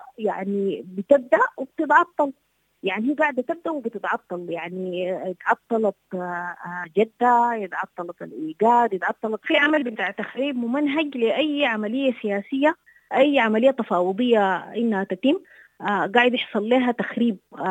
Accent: Sudan; يعني الناس بتحاول كسودانيين وك يعني مكونات محلية بشتى الطرق

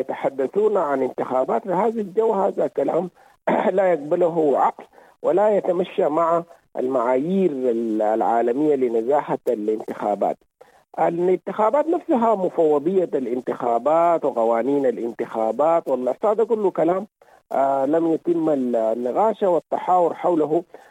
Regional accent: Sudan; الوضع كله حقيقة يتطلب وضع مشروع وطني نتحاور فيه كلنا كسودانيين لكي نخرج من هذه الأزمة.

